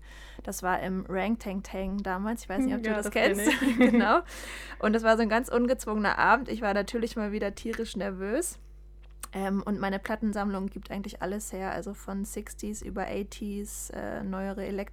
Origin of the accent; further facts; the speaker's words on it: Freiburg, Baden-Württemberg, Germany; wir kommen beide aus Freiburg